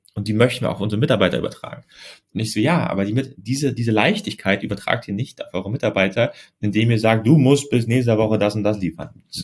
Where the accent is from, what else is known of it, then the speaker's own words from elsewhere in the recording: Germany; ich komme ja aus Deutschland